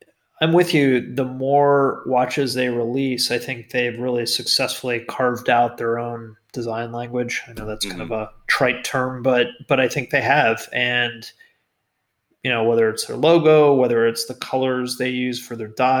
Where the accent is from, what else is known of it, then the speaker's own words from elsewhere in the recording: Florida, United States; also born or lived in Pennsylvania; But anyhow, I'm from Florida originally. I lived in several places in the U.S. And then, you know, my last place in the U.S. was in Pennsylvania.